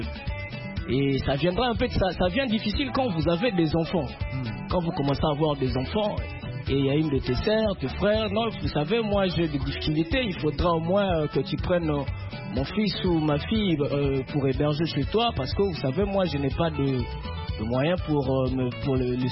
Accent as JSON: {"language": "French", "town": "Matadi", "region": "Kongo Central", "country": "DR Congo", "said": "Ben, je réponds au nom de … je viens aussi de Matadi."}